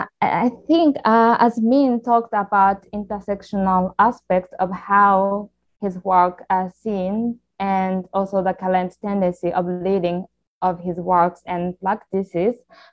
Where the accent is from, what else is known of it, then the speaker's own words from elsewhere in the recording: Japan; English is a second language; now in Vienna, Austria; from Japan, and usually I'm based in Vienna, Austria, but currently I'm back in Japan. So I'm now speaking from Japan.